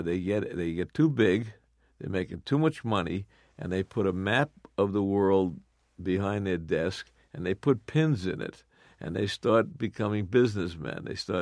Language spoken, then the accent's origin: English; Bronx, New York, United States; also born or lived in Brooklyn; the people he grew up with, are the same people that I grew up with in the Bronx and in Brooklyn.